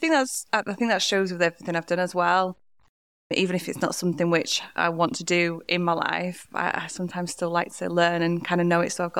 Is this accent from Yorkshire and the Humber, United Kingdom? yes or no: yes; Yorkshire and the Humber, United Kingdom; I'm from the Dales and I'm here to talk about one of our core values.